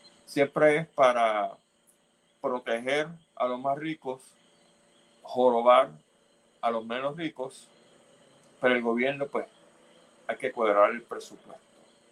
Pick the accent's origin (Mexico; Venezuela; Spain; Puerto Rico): Puerto Rico; le competen a ustedes como buenos puertorriqueños para la supervivencia suya, de su familia y por supuesto de nuestra nación